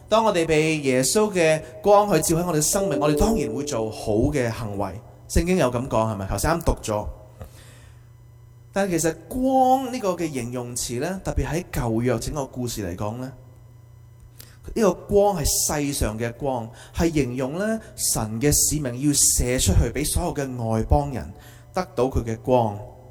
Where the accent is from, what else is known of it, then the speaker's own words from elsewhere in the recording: China; 我们中国人都有的，是吧？